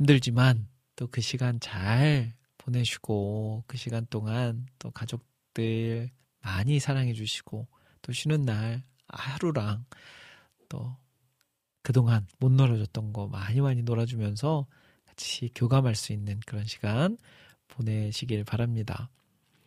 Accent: Iksan, North Jeolla, South Korea; 저는 집이 이제 고향이 익산이다 보니까 바로 전주 옆이잖아요.

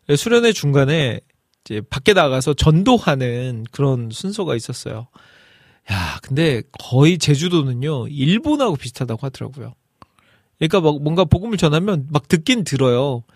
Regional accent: Iksan, North Jeolla, South Korea; moved away as an adult; now in Seoul, South Korea; 익산 팔봉교회라고 부르죠. 그곳에서 저희 부모님이 먼저 신앙생활을 시작하셨고 저도 이제 모태신앙으로서 그곳에서 자라면서 정말 너무나도 추억이 많은 교회죠.

